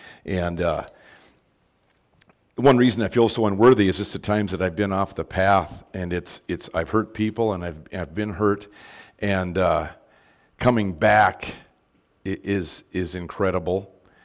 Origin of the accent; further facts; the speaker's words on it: Dickey, North Dakota, United States; I'm from the Dickey area. I live about 5 miles south of Dickey. Grew up on the farm there.